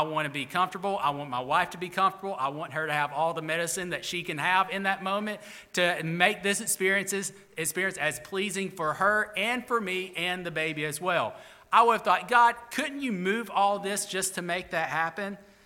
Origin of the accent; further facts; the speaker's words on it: Florence, Alabama, United States; You know, I'm from Florence, Alabama, you know. Nobody knows where that is until I became pastor here, you know.